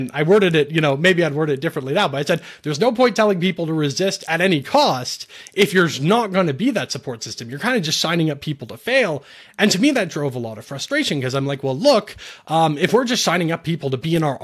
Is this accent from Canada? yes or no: yes; Canada; Because as a Canadian, so much of stuff is, like, directly related to government